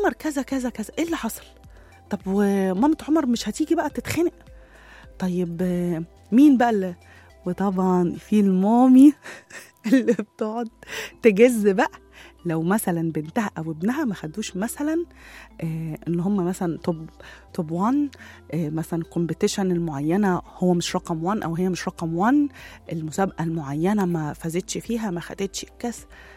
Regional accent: Egypt; ونقعد بقى نعمل جروبات يعني خارجية بقى يبقى فيها شوية حاجات من اللي إحنا بنحبهم كده كمصريين

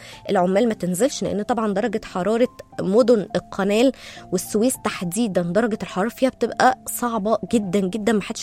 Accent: Egypt; وده صباحك عندنا، وهكون معاكم من دلوقتي ولحد نص ساعة. الجو بقى عندنا في مصر

